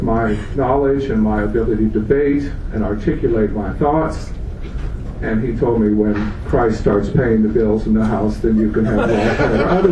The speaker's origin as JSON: {"language": "English", "region": "Hawaii", "country": "United States", "tie": "born or raised there", "said": "And because I grew up in Hawaii learning how to swim like a fish, that was a natural thing."}